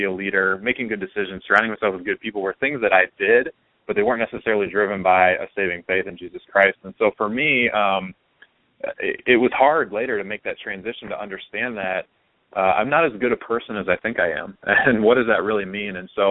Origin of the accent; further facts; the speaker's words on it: Ohio, United States; I think the biggest running thing we had going was growing up in Ohio. Naturally, I rooted for the Buckeyes.